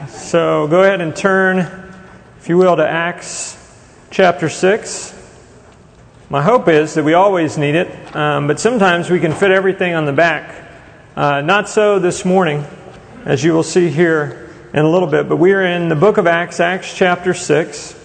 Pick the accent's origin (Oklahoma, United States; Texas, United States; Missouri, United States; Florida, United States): Texas, United States; Special to me because I grew up in Texas and we went out to South Fork Ranch